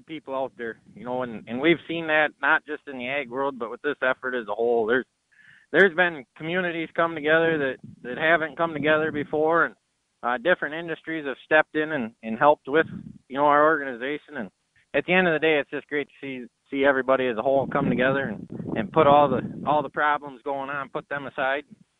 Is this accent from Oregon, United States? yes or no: no; Imlay City, Michigan, United States; So home base for us is eastern side of Michigan, where I'm from a little town called Emily City here. We're about an hour and a half kind of north of Detroit.